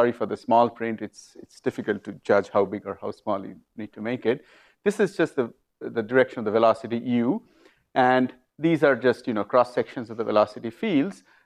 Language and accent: English; Lethbridge, Alberta, Canada; I'm from Lethbridge in Alberta, in Canada